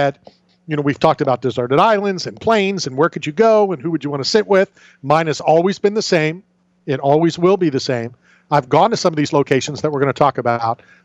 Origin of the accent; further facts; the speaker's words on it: Philadelphia, Pennsylvania, United States; born there; I was born in Philadelphia. My uncle lived in Kensington. We would go to Kensington all the time.